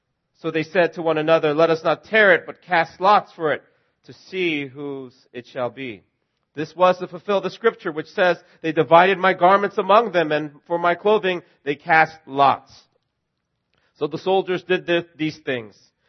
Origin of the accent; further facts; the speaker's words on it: United States; And these are my two Canadian buddies, and I'm the American in the room.